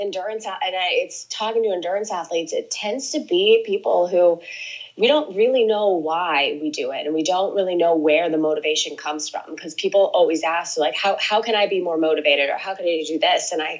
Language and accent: English; Portland, Oregon, United States; Yeah, I grew up outside of Portland, Oregon, which is still one of my favorite places in the entire world.